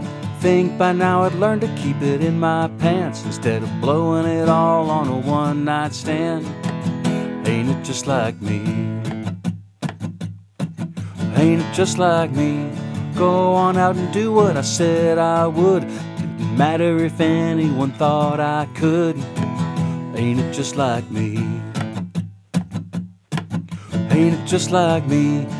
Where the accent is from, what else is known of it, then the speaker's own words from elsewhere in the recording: Austin, Texas, United States; I grew up in Austin. I still have friends that live in Austin